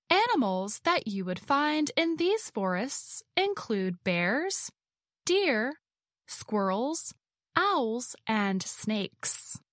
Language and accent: English; West Virginia, United States; My favorite forests are actually in my home state of West Virginia.